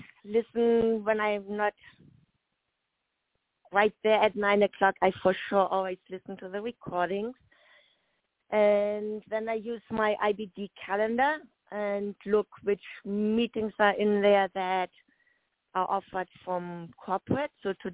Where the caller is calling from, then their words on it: Monterey, California, United States; Good morning, Greg. … from Monterey, California. A little bit warmer than where you are.